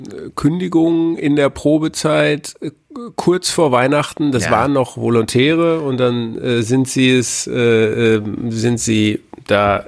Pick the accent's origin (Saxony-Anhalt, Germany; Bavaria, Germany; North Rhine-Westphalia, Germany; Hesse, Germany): North Rhine-Westphalia, Germany; die Neue Westfälische, wo ich herkomme, sozusagen aus Ostwestfalen.